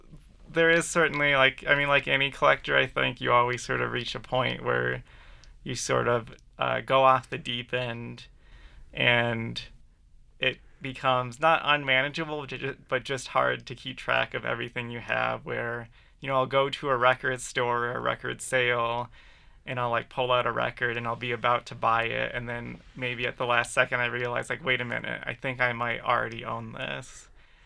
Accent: Appleton, Wisconsin, United States; growing up in Appleton, Wisconsin, I was into punk culture.

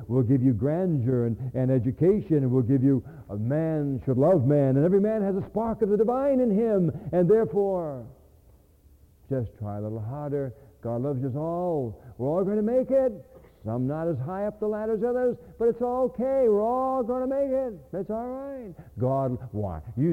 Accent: New England, United States; Sorry, I'm from New England. We're going to eat shrimp.

